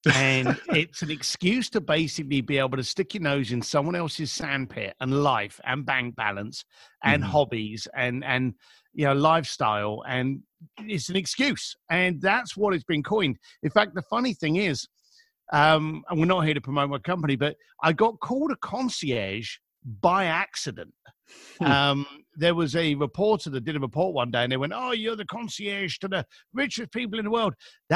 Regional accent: London, United Kingdom; now in Los Angeles, United States; I'm living here now in Los Angeles. I was born and raised in East London, and I was born to at the time, very financially poor, and I'll go into that in a second, financially poor construction family.

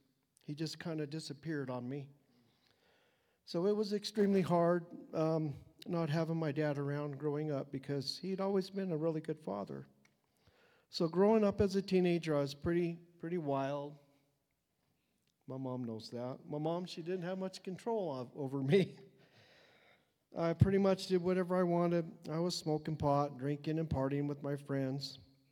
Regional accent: Cortez, Colorado, United States; also born or lived in Phoenix; I was born in 1963 in Phoenix, Arizona, and my parents were primarily Baptists, and we attended church pretty regularly, mostly at the same church until we moved to Cortez in 1973.

